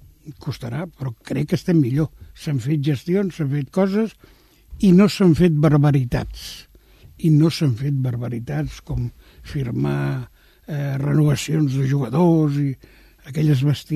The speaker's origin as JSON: {"language": "Catalan", "region": "Catalonia", "country": "Spain", "said": "com a bon català, sempre volem el millor"}